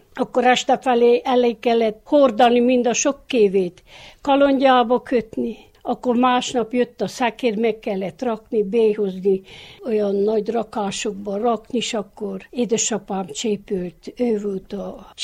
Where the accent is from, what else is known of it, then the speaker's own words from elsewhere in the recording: Városfalva, Harghita, Romania; Városfalváról. 39-ben születtem, és 86-ot töltöm augusztus 29-ig.